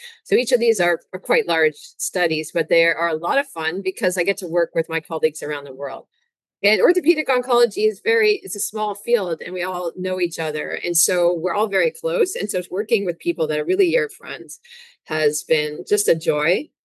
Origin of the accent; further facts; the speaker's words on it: Toronto, Ontario, Canada; moved away as an adult; now in United States; because my undergraduate and my medical school, my residency, were all in the United States, though I grew up in the Toronto area. And so then I went back to Canada for my fellowship, and then I started working at McMaster.